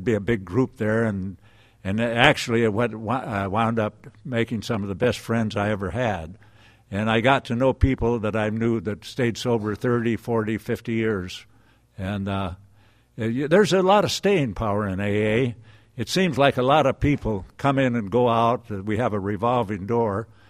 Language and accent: English; Nebraska, United States; finally wound up back in my hometown in Nebraska, which is in northeast part of the state. It was a town of about 30,000, I guess.